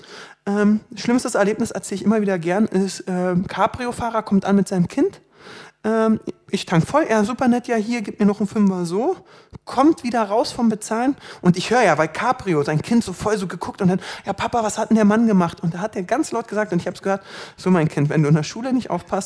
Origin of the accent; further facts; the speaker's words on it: Berlin, Germany; Ich wohne in Berlin. Ich bin Berliner, ich kann auch anders reden.